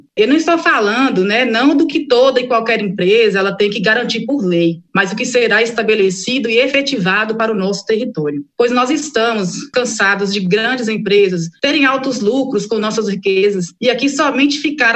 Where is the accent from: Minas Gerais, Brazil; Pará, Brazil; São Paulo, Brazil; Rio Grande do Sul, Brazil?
Minas Gerais, Brazil; Araçuaí; Eu sou do Vale do Jequitinhonha, nascida e criada em Araçuaí